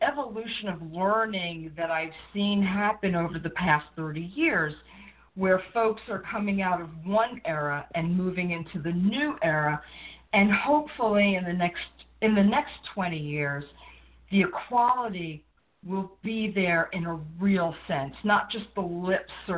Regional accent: New York, United States; We're all from New York.

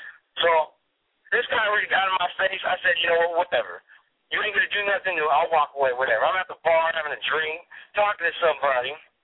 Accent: West Coast, United States; People, I guess they talk to me because I'm from the West Coast and blah, blah, blah, blah.

